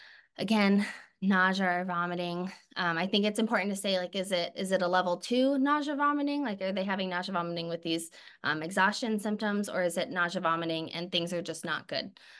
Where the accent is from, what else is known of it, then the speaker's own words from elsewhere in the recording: Houston, Texas, United States; I'm from Houston, so I was used to that like hot, humid weather. And here it's drier.